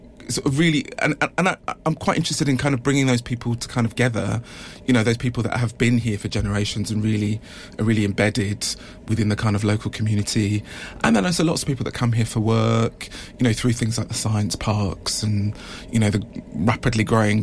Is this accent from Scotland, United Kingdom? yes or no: no; London, United Kingdom; I mean, I'm originally from London